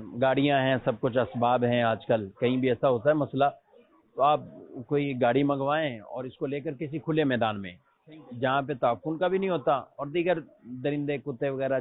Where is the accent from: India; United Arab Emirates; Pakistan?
Pakistan; Karachi, Sindh; اصل میں ہم کراچی والے ہیں نا